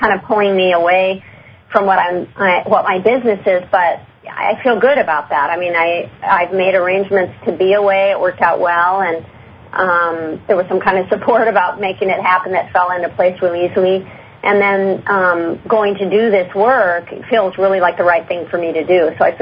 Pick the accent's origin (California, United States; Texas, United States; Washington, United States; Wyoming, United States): Washington, United States; Bellevue; I'm from Bellevue, Washington.